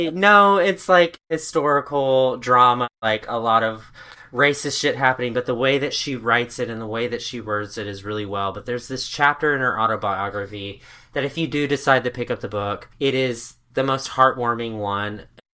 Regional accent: Little Rock, Arkansas, United States; born there; I'm like, bitch, I was born in Little Rock, I was born in Arkansas.

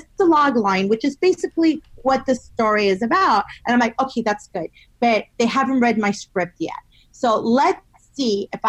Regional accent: United States; And she's going to be speaking in English because I'm American. So I want an American story.

